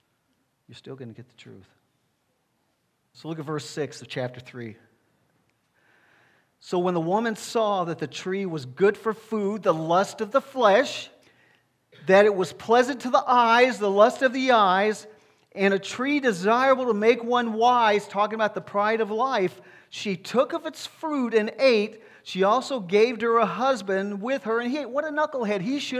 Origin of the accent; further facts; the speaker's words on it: Alabama, United States; Growing up in Alabama, my grandmother had a fig tree in her yard.